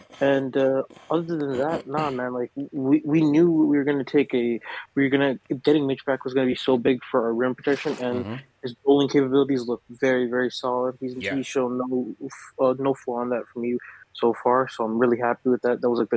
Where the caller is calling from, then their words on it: Toronto, Ontario, Canada; Toronto, man. Toronto.